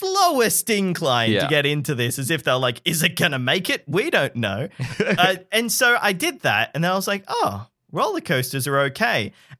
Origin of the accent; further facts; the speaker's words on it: Sydney, New South Wales, Australia; I grew up in Sydney. I grew up with Wonderland